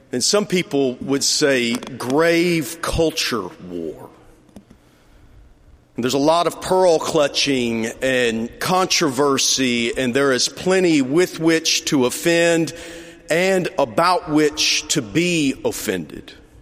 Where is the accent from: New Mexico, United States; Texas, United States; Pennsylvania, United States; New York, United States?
Texas, United States; I'm from West Texas. I've never been to Paris, and I have no idea what is in the Louvre. French is still firstly a salad dressing where I come from.